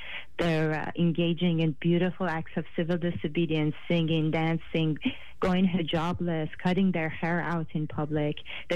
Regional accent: Shiraz, Fars, Iran; so I'm from Shiraz, Iran originally, and when I was 6 years old

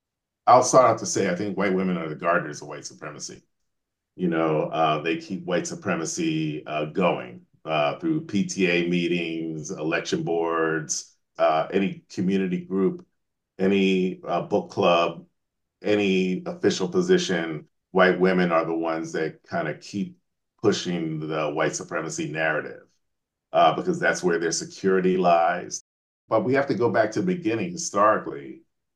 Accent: United States; And obviously, I'm Black American, so I'm writing for Black people all the time.

